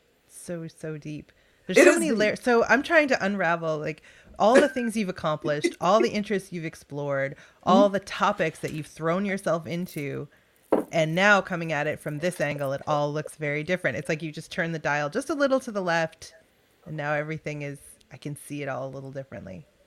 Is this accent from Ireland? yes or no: yes; Ireland; I'm Irish. We just don't cry.